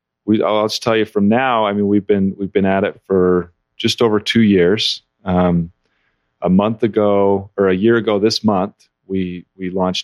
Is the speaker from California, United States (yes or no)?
no; Kaysville, Utah, United States; now in Syracuse, United States; So I'm from Kaysville, Utah originally. I've ventured really far, currently live in Syracuse.